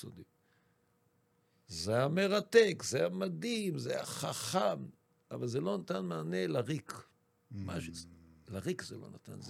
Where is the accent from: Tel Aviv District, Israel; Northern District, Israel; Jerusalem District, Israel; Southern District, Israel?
Southern District, Israel; Eilat; אני גדלתי בית חילוני באילת